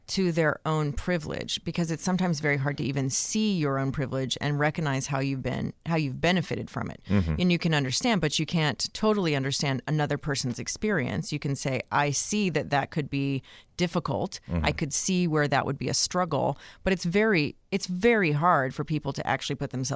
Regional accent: the South, United States; Yes, but I am from the South.

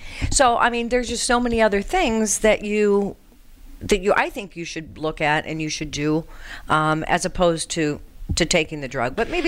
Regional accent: Colorado, United States; because, you know, I'm from Colorado. They've legalized it. And now in my home state is a mess.

